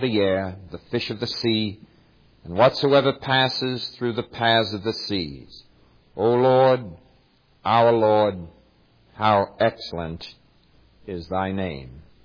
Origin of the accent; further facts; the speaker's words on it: United States; You know, though I'm a preacher, I still love my nation very much. And I'm happy that I'm an American.